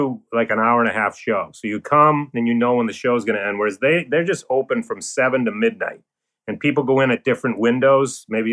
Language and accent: English; Boston, Massachusetts, United States; I'm from Boston, but it was like 8-on-1.